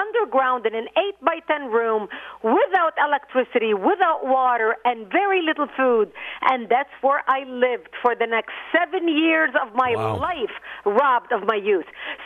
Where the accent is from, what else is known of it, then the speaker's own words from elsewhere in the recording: Lebanon; I was born and raised in Lebanon, what used to be the only majority Christian country in the Middle East.